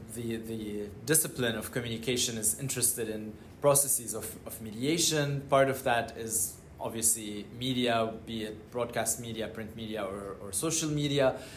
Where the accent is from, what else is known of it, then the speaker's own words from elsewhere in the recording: Lebanon; also born or lived in Syria; Growing up in the Middle East, I grew up in Lebanon and Syria